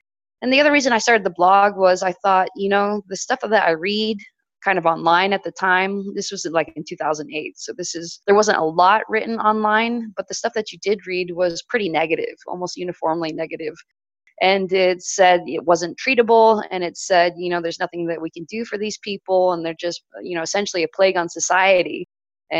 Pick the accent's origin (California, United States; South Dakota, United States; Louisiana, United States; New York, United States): California, United States; So I guess starting at the very beginning, I'm a Westerner. I grew up in California. I'm Mormon.